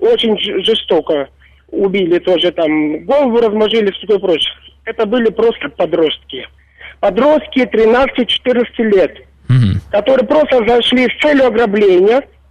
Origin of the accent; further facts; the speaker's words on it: Moldova; Я молдаванин сам.